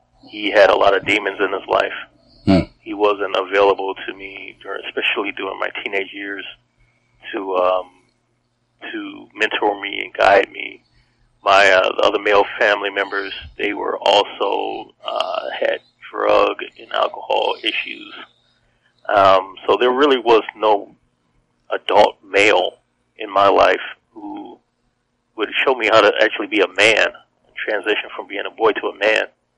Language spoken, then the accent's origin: English; Detroit, Michigan, United States; growing up in Detroit, some people, that was the drug dealer.